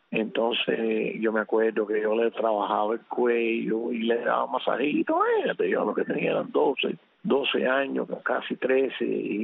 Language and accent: Spanish; Los Pinos, Havana, Cuba; born there; Bueno, yo nací en Los Pinos, fuera de La Habana, en un barriecito que se llamaba Miraflores.